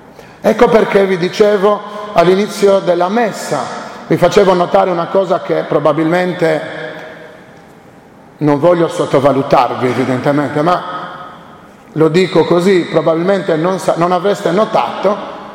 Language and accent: Italian; Sardinia, Italy; Noi siamo sardi, abbiamo dietro di noi una certa cultura, un certo tipo di cultura.